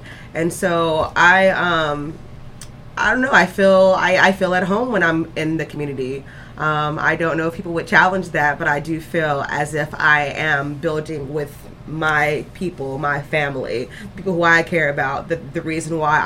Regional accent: Alabama, United States; now in Columbus, United States; I'm not a Columbus native. I came here from Alabama.

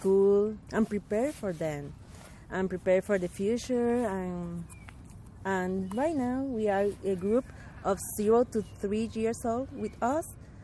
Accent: Toledo, Ohio, United States; English is a second language; I'm from Toledo, Ohio.

